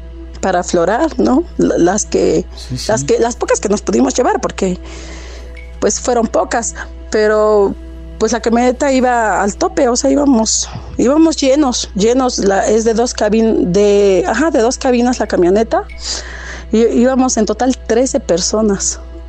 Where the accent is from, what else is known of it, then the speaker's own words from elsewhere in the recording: Amozoc, Puebla, Mexico; soy de aquí de Amozoc.